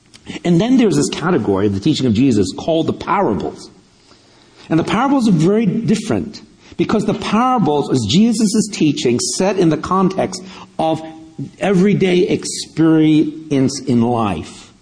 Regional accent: New York, United States; now in Millbrae, United States; but I'm from Millbrae, actually, so, you know, I could joke about that. How many of you are from San Mateo? Okay, a few back there. Okay, I'll tell you, I'm a native New Yorker. I lived in New York for 21 years

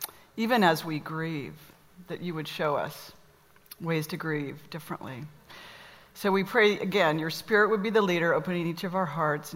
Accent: Laguna Beach, California, United States; I'll never forget watching the news about 25 years ago when wildfires raged through my hometown in Laguna Beach.

